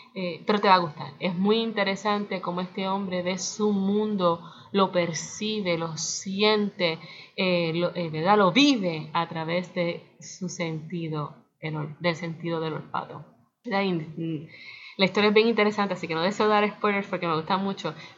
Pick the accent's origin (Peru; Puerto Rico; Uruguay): Puerto Rico; Soy puertorriqueña y el café está en nuestro ADN.